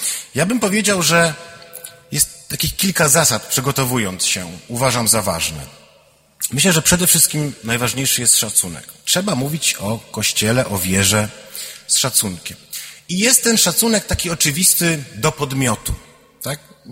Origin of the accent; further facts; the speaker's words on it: northern Poland, Poland; wychowałem się na ziemiach północnych, no i tam ta polskość i wiara nie są tak oczywiste jak tutaj.